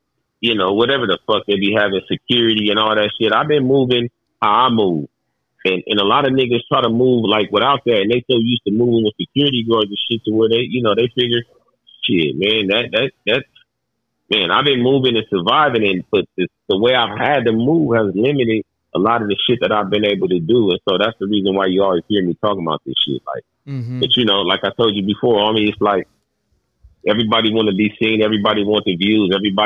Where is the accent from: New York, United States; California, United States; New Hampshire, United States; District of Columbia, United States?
California, United States; San Diego; I'm from San Diego. I'm from 2 hours away from where he was at.